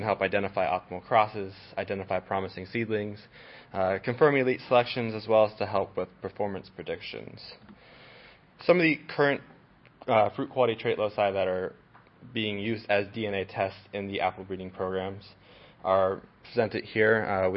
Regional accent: Washington, United States; Hi, as he said … I am from Washington State.

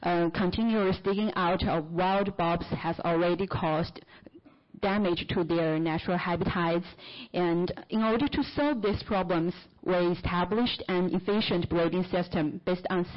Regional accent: China; English is a second language; o everyone … from China.

